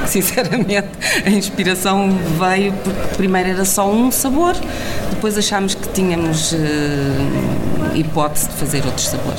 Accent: Nazaré, Leiria, Portugal; nasceu na Nazaré, sou da Nazaré

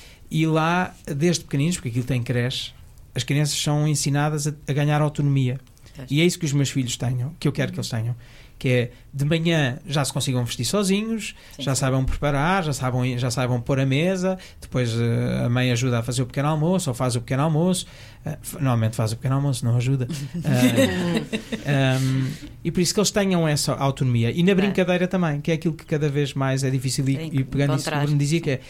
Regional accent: Lisbon, Portugal; Eu lembro-me, eu cresci no Alto Santo Amaro, aqui perto

